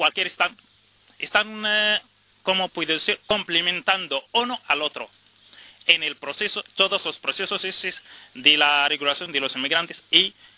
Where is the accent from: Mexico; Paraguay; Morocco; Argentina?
Morocco; now in Spain; Yo soy inmigrante marroquí. Llevo 8 años aquí en España.